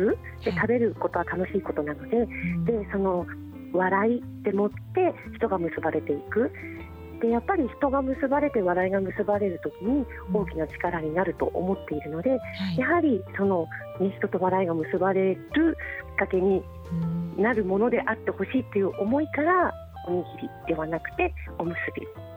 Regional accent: Aizu, Fukushima, Japan; 私の実家が、会津の米農家なんですけれども

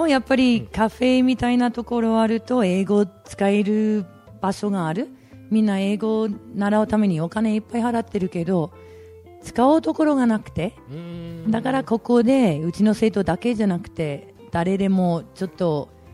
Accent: Canada; Japanese is a second language; now in Aizuwakamatsu, Japan; はい、カナダです。

